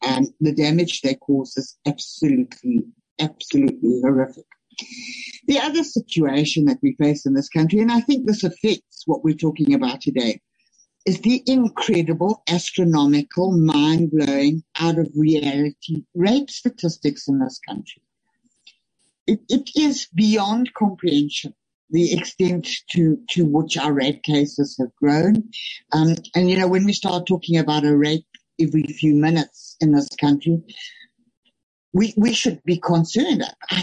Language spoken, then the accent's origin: English; Limpopo, South Africa; I'm from Limpopo, where accessibility to decent health facilities, just for the most basic of health, let alone pregnancies and abortions, is abysmal.